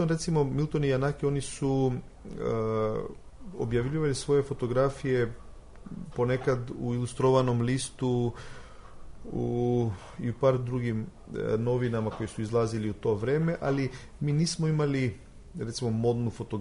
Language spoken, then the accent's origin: Serbian; North Macedonia; Pa, nažalost, i kod nas u Makedoniji i ovde kod vas u Srbiji mi nemamo još muzej fotografije.